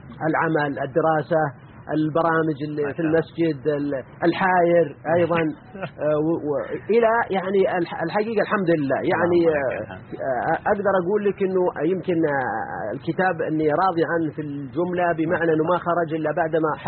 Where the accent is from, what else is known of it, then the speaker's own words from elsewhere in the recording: Buraydah, Al-Qassim, Saudi Arabia; للمدينه بريده كتبت في مقال انا سميته بين قوسين الجمشه، هذا يعني اسم الدلع عندنا البريده